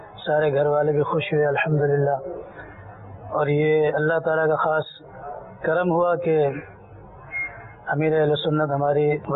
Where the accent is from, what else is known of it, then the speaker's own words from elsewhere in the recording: Sukkur, Sindh, Pakistan; میرا تعلق سکھر سے ہے.